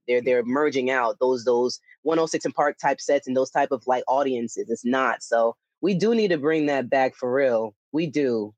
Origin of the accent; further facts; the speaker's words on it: Jamaica; born there; So my mother and my father are Jamaican immigrants, and I'm also Jamaican as well. I was born in Jamaica